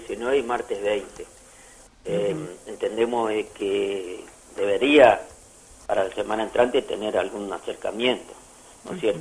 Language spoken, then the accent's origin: Spanish; Alvear, Corrientes, Argentina; yo también quiero mucho la costa de Uruguay, ya que soy de Alvear.